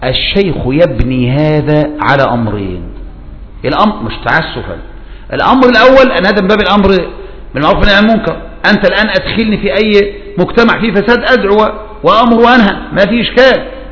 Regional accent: Egypt; طبعا هذا الباب راح من 3 سنين عندنا في مصر

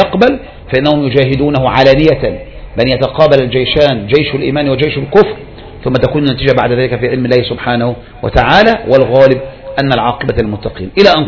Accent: Egypt; بلدنا مصر

